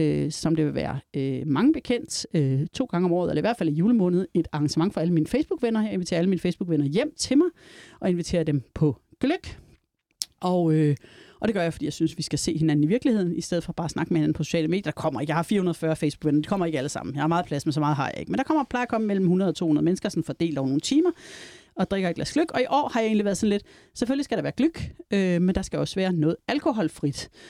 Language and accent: Danish; Region of Southern Denmark, Denmark; jeg er jo som sagt oprindelig sønderjyde